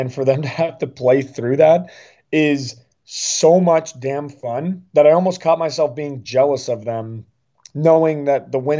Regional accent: Denver, Colorado, United States; You know, I grew up in Denver and I'd seen snowstorms.

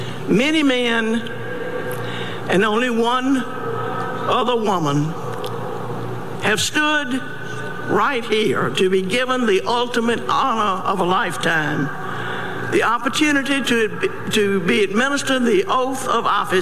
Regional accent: Camden, Alabama, United States; In fact, when I was growing up in my hometown of Camden, little girls just simply didn't dream about being elected governor of the great state.

